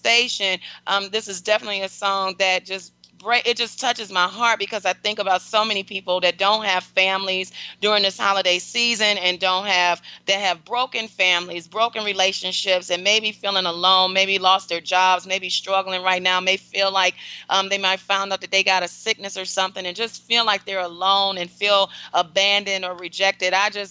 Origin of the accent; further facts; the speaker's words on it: Detroit, Michigan, United States; you know, she's, you know, from Detroit, Michigan, my hometown.